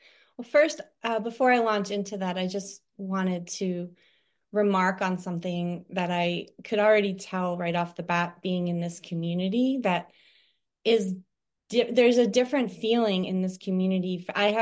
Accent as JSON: {"language": "English", "region": "East Coast", "country": "United States", "tie": "born or raised there", "said": "So, well, I'm from the East Coast, and I grew up just across the river here"}